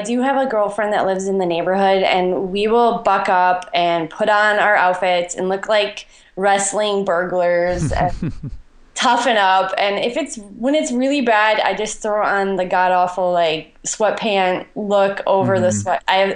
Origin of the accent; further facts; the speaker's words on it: Kenosha, Wisconsin, United States; there was a very historic 10K on Thanksgiving in my hometown, Kenosha, Wisconsin.